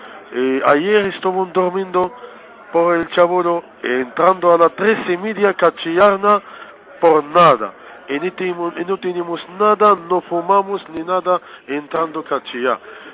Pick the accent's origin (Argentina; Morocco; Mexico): Morocco; Soy un chico marroquí, tengo 35 años.